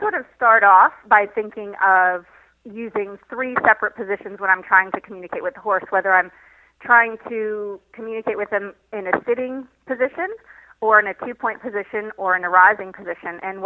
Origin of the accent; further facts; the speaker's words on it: Michigan, United States; I grew up in Michigan, and the first ever eventing competition that I saw was Rolex.